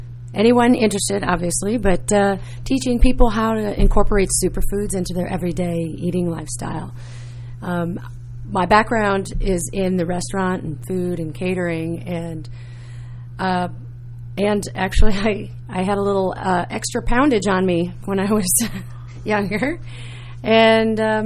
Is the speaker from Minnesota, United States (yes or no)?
yes; Minnesota, United States; Well, I grew up in Minnesota, and we were, meat, potatoes, vegetables from the garden, normal Midwest family